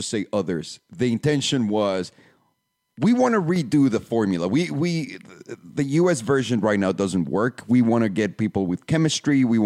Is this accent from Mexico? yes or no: yes; Mexico; I've never been able to pronounce his last name because I grew up in Mexico.